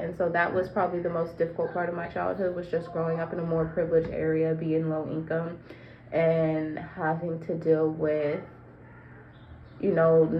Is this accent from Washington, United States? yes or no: yes; University Place, Washington, United States; was growing up in University Place, just because there weren't a lot of people who looked like me or didn't have a lot of hair like me, skin tones like me.